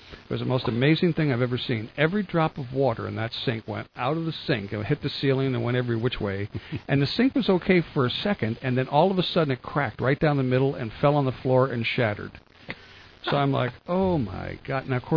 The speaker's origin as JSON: {"language": "English", "region": "New Jersey", "country": "United States", "said": "we got to tell ash can stories because we're from New Jersey."}